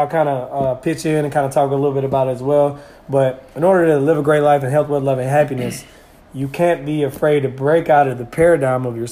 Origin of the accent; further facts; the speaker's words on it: Claxton, Georgia, United States; also born or lived in Reesville; growing up with my family, growing up in Claxton, growing up in a small town, and how that can condition you to have a small mind.